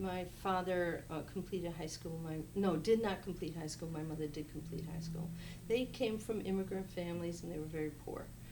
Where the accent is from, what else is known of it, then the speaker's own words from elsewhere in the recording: Westerly, Rhode Island, United States; I was born in Westerly, Rhode Island, which is right on the ocean, right on the coastline, right on the where Connecticut and Rhode Island meet, in the ocean, all meet. So that's where I was born and raised.